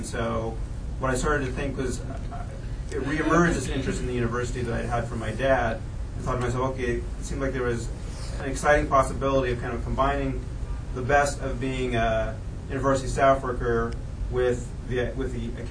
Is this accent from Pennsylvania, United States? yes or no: no; Davis, California, United States; I grew up in California, actually at UC Davis, if you've heard of that.